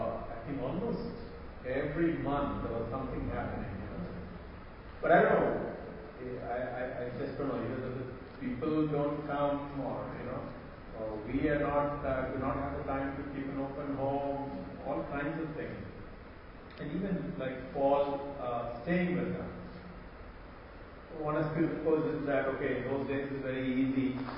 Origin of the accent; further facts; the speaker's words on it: Australia; we are from Australia.